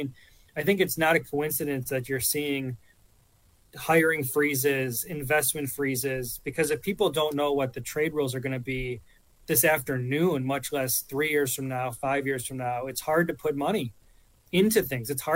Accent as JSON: {"language": "English", "region": "Wisconsin", "country": "United States", "tie": "born or raised there", "said": "You know, in my home state of Wisconsin, there are a lot of communities that were devastated by the plant closing."}